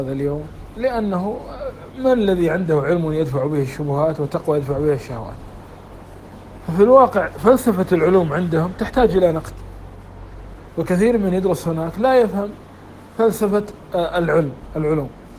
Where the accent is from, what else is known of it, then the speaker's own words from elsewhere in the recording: Kuwait; حتى عندنا في الكويت مركز طبي يترجم الكتب الطبية